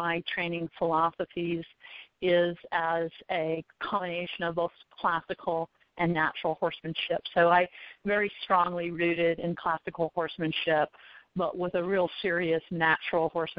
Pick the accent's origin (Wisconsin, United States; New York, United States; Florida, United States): Florida, United States; now in Colorado, United States; I actually grew up in Florida, although I've lived the last 25 years in Colorado. I grew up riding on the Hunter Jumper Circuit in Florida.